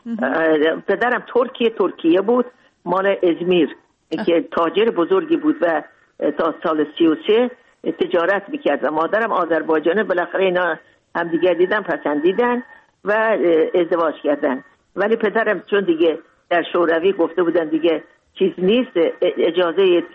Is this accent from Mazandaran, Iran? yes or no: no; Mashhad, Razavi Khorasan, Iran; moved away as an adult; also born or lived in Moscow; now in Tajikistan; بزرگ شدم، در مشهد بزرگ، در مشهد درس خوندم، بزرگ شدم